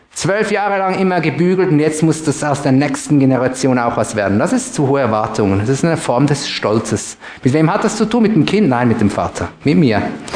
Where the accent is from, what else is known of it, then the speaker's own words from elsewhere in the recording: Zürich, Zurich, Switzerland; Hinten und vorne nicht, sagen wir als Zürcher.